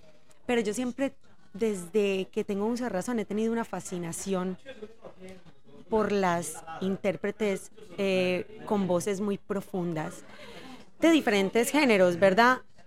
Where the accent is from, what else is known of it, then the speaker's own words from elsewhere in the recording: Antioquia, Colombia; accent: paisa; Yo me considero muy paisa, desde el acento hasta mi forma de ver la vida. Los paisas somos muy conocidos por ser muy echados para adelante.